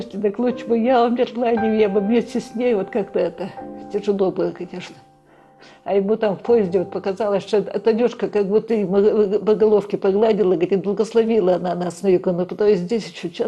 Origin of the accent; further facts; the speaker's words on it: Leningrad Oblast, Russia; Я родилась в Вологодской области. Потом мы переехали в Ленинградскую область. Там жили тут. Ну, вот станция Ефимовская. Там училась. Там. А потом там тоже школу закончила